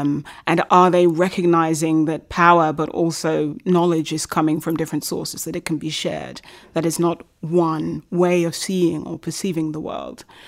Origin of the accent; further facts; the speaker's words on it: Brazil; but I'm from Brazil and I kind of feel that they're getting it a bit right